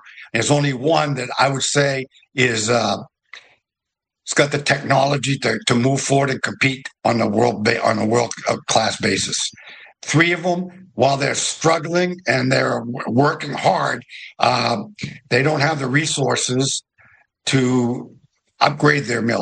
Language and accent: English; Lewiston, Maine, United States; Well, in 2023, we had this mass shooting in Lewiston, which is my hometown